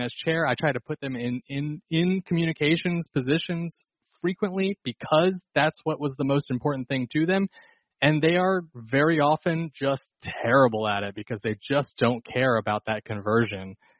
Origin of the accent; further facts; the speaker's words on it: Georgia, United States; I'm from Georgia, so I believe both of those things.